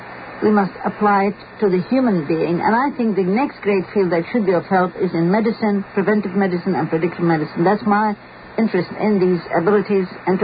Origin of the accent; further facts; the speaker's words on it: Beirut, Beirut Governorate, Lebanon; I come from Beirut, Lebanon, from Turkey.